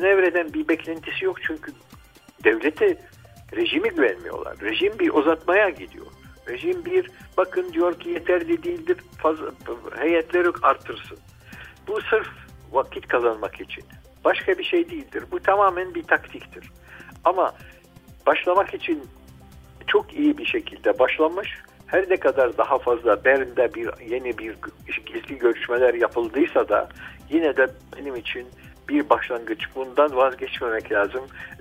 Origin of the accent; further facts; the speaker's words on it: Syria; bir Suriyeli olarak, bir Türkmen olarak